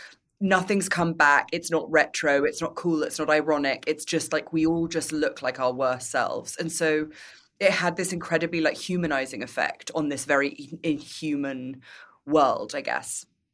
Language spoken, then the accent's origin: English; United Kingdom; but as a British person, I completely mortified.